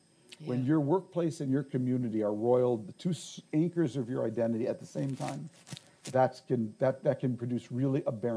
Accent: Minneapolis, Minnesota, United States; I was just home in my hometown, and Minneapolis has 2.9% unemployment.

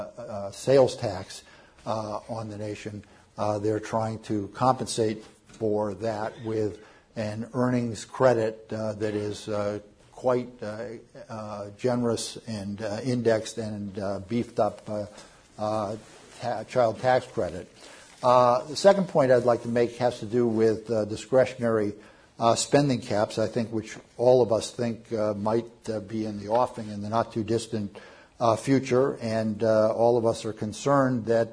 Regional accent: New England, United States; I grew up in New England, and anybody who grows up in New England next to a lake knows that as ice forms, it gets crackly.

